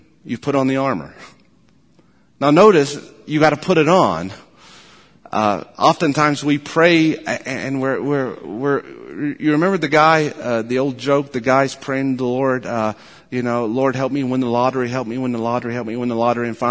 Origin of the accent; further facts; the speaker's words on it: United States; Memorial Day is a day that as a country, as a people, as an American people, we honor those who have given their blood for the faith.